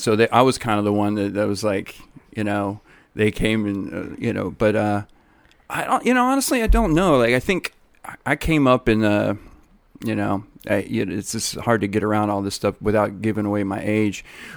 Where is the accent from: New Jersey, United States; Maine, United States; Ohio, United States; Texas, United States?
Ohio, United States; Canton; Oh, I'm from Northeast Ohio.